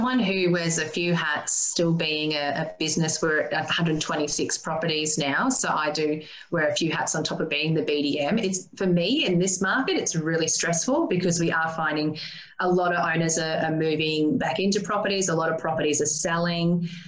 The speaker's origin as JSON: {"language": "English", "town": "Maryborough", "country": "Australia", "tie": "born or raised there", "said": "growing up in Maryborough, a population of 27,000, we had businesses that had been in the area for 50, 80 years"}